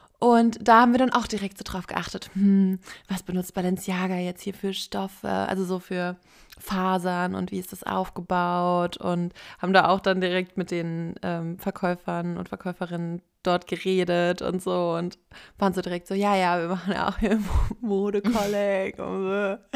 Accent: Hesse, Germany; wir kommen ja auch aus Nordhessen und da spricht man ja auch Dialekt teilweise.

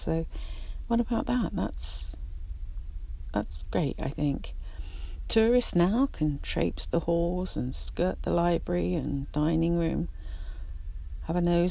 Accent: England, United Kingdom; Unfortunately for me, my hometown and village has now become a tourist hub, very expensive, and all the places I grew up with and love are financially now out of my realm.

